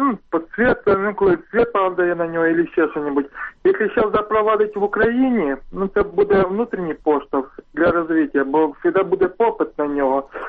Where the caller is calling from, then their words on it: Lubny, Poltava Oblast, Ukraine; я з Лубнів телефоную.